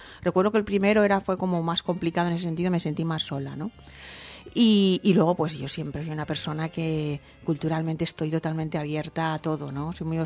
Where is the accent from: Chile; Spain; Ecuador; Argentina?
Spain; Valencia, Valencian Community; Yo recuerdo la primera vez que salí de Valencia. Además, yo he sido muy de mi tierra, muy, muy vinculada a mi familia, a mis amigas.